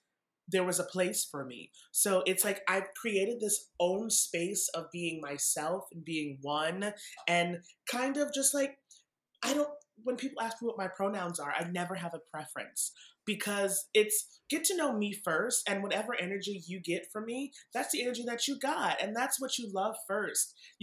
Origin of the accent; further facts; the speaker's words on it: Massachusetts, United States; I grew up in Massachusetts.